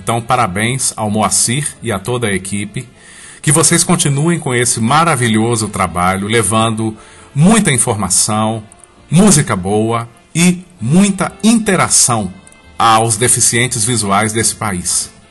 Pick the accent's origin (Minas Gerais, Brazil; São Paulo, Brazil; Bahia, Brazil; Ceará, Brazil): Minas Gerais, Brazil; Sete Lagoas; eu sou de Sete Lagoas, Minas Gerais, eu sou deficiente visual desde que nasci